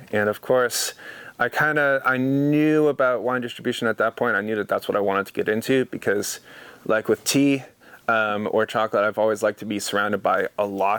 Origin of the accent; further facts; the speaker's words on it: California, United States; I turned 21 living in Oregon, and prior to that, growing up in California, I had only ever tasted Cabernet or Zinfandel based wines.